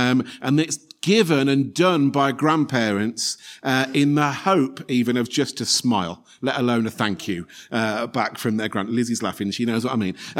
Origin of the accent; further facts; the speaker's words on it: Kettering, East Midlands, United Kingdom; also born or lived in Salford; I was born in Salford, Greater Manchester. We moved when I was about two down to Kettering in Northampton where we lived.